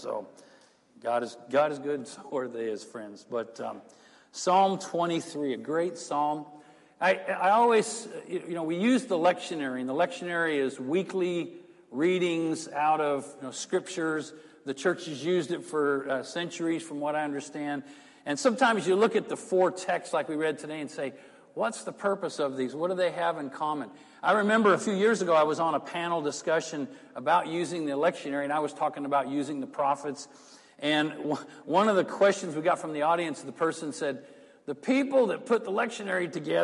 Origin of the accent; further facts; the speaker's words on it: Midwest, United States; Growing up in the Midwest, when we would talk with leaders and I would talk with elders and other ministers, we talk about shepherding.